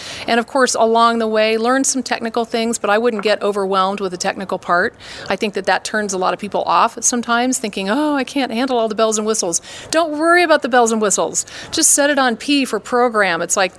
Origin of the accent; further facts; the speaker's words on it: Midwest, United States; now in Los Angeles, United States; I moved to LA from the Midwest. I'm not going to say how many years ago, but a while ago, and I started modeling